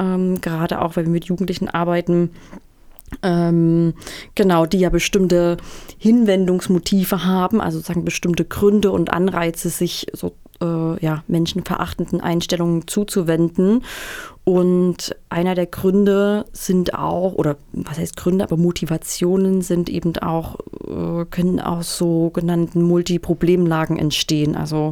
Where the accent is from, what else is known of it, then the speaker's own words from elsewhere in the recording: Saxony, Germany; now in Thuringia, Germany; Ich komme ursprünglich aus Sachsen und wohne aber schon seit einer Weile in Thüringen.